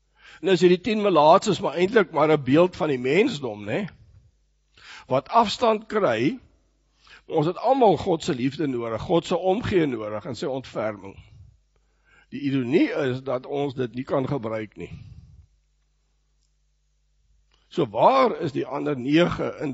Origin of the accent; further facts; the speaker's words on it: Pretoria, Gauteng, South Africa; Ek het in Bybelie in Pretoria groot geword en later by Tikkie studeer. En ek onthou baie goed, ek het in Waverley gebly